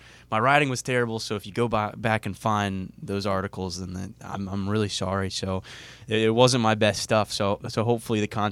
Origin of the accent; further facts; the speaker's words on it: Knoxville, Tennessee, United States; Yeah, so I'm from Knoxville, from East Tennessee. So I grew up a volunteer fan. So I know what it's like being from this area, cheering for Tennessee.